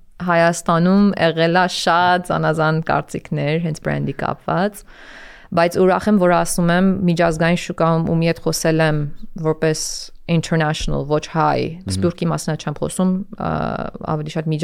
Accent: Iran; now in Toronto, Canada; Կանադայից։ Թորոնտո եմ ապրել վերջի 24 տարին։ Պարսկաստան եմ ծնվել, մեծացել, հետո տեղափոխվել ընտանիքիս հետ Թորոնտո։

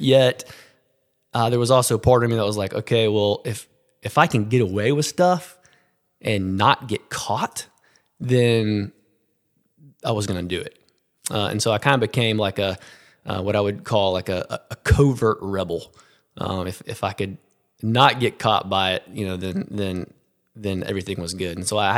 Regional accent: Birmingham, Alabama, United States; So I grew up here in Birmingham, Alabama, and I was the kid that was in church all the time.

